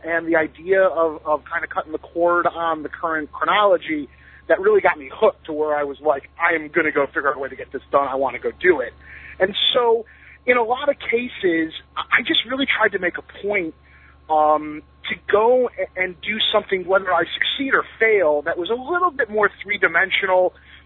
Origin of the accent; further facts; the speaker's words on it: Detroit, Michigan, United States; I grew up in Detroit, which is a great wrestling town.